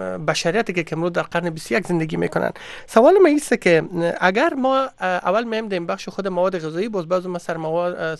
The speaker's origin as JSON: {"language": "Persian", "country": "Afghanistan", "moved": "yes", "said": "ولی ما به تازگی ها چند سال میشه از افغانستان آمدیم"}